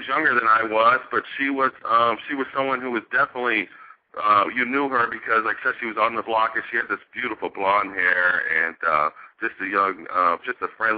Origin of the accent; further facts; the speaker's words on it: Long Beach, California, United States; she's really a big-time star in my hometown, Long Beach, California.